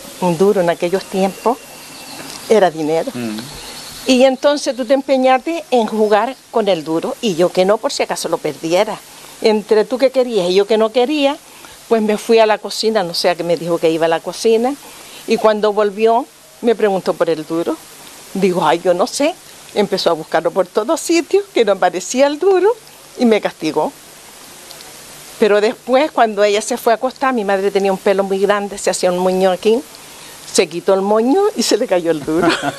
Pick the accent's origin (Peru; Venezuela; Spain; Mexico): Spain; Las Palmas, Canary Islands; also born or lived in Tenerife; now in Fuerteventura, Spain; Soy nacida en Tenerife, criada en Las Palmas y ahora vivo aquí. Vivo aquí porque yo desde pequeñita venía aquí a Fuerteventura con mi madre, que nosotros vivíamos en Las Palmas.